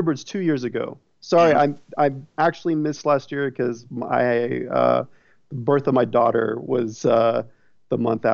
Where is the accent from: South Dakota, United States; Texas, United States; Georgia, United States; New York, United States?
Texas, United States; We're from Texas, right? So she traveled up there.